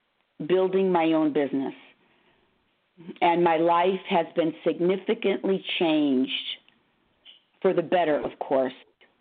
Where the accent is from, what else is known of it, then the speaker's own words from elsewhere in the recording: Pennsylvania, United States; also born or lived in Maryland; I grew up in Pennsylvania, was educated at Penn State, and I lived in Maryland, the wonderful Washington, D.C., beautiful area for 25 years.